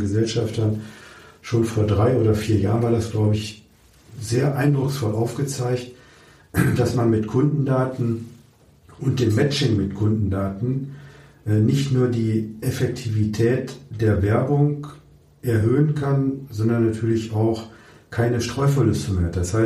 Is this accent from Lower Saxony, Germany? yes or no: yes; Osnabrück, Lower Saxony, Germany; born there; Ich bin zufällig in Osnabrück geboren, wo ich auch immer noch häufig bin